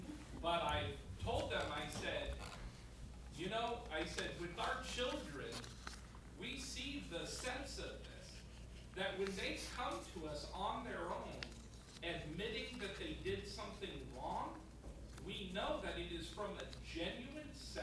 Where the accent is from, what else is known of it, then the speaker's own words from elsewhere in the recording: Los Angeles, California, United States; where I grew up in Los Angeles, I was surrounded mostly by Hispanic people and Filipino people, and most of them were Catholic.